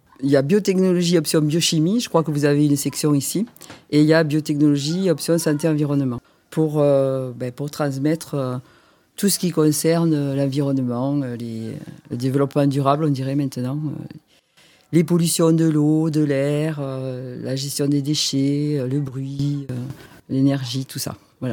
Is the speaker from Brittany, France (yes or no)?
no; Seix, Occitanie, France; also born or lived in Saint-Girons; Donc je suis née à Saint-Girons à l'hôpital, mais j'ai habité à Seix, un petit village au-dessus de Saint-Girons.